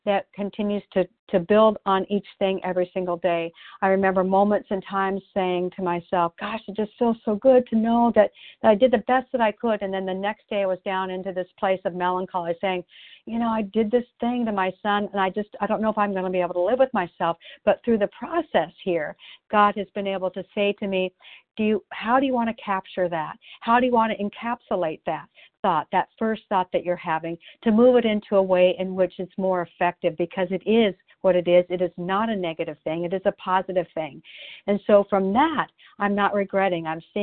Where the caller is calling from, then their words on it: Oregon, United States; and I'm calling from Oregon today.